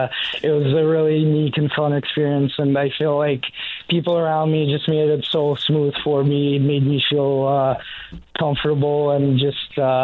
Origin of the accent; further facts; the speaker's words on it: St. Petersburg, Saint Petersburg, Russia; he's played in my hometown, St. Petersburg, so I used to watch him as a kid